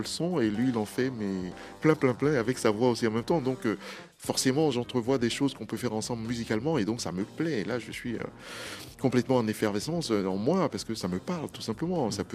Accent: Cameroon; Le Nigeria est un pays voisin de mon pays d'origine, le Cameroun.

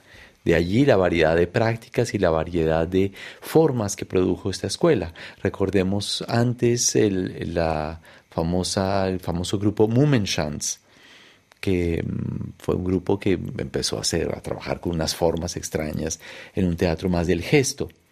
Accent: Bogotá, Colombia; moved away as an adult; also born or lived in Manizales; now in Switzerland; Bueno, yo llego a Suiza después de una infancia en Colombia. Viví pocos años en esta ciudad que mencionas, en Manizales. Rápidamente nos trasladamos a la ciudad de Bogotá, donde mi padre inició su trabajo como ingeniero textil suizo.

